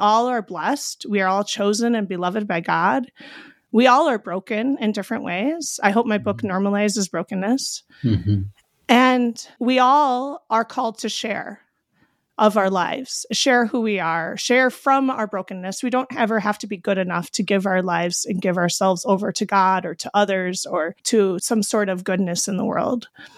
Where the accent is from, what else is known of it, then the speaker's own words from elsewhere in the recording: Iowa, United States; I found out that my parents decided to sell the farm that I grew up on in Iowa.